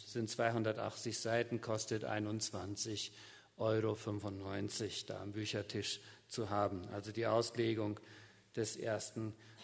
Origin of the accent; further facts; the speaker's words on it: Paraguay; first language Plautdietsch; German is a second language; moved away as an adult; now in Switzerland; Ich bin in Paraguay aufgewachsen, Südamerika, in einer Mennonitenkolonie mit Plattdeutsch als Muttersprache. Bin dann 89 in die Schweiz gekommen, nach Basel zum Studium der Theologie